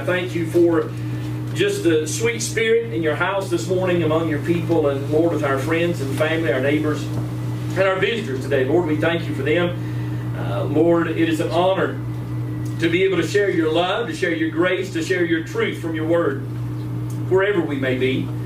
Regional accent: North Carolina, United States; we had fireworks when I grew up in North Carolina, and we'd have some celebration things, but nothing like what we have out here.

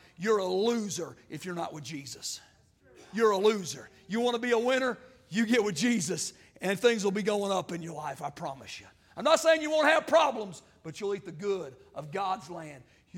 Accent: Arkansas, United States; You'll have to forgive me, I'm from Arkansas

